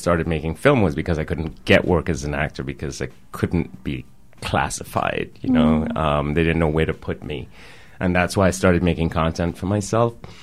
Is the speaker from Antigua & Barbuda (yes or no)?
yes; Antigua & Barbuda; also born or lived in Trinidad and Tobago / Canada; I'm from the Caribbean, born in Trinidad, grew up in Antigua, and then Canada, went to school in Canada. My father's from India.